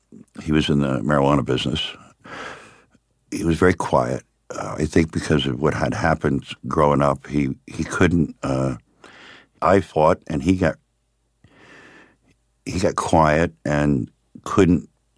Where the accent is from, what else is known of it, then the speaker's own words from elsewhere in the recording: Miami, Florida, United States; And we grew up in Liberty City, which was the black section of town.